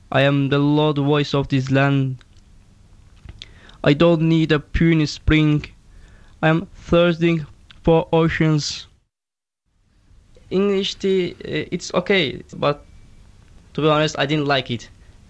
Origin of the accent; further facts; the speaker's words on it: Baku, Azerbaijan; English is a second language; moved away as an adult; now in Manchester, United Kingdom; I'm from Azerbaijan, Baku. I am here for studying